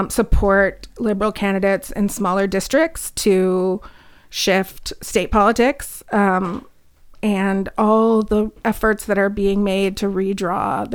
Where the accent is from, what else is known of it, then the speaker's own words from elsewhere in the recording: Monona, Wisconsin, United States; From a city called Monona, which is basically landlocked by Madison. Wisconsin.